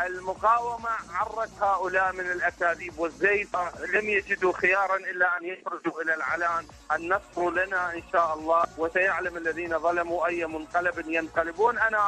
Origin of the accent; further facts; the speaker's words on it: Iraq; من العراق.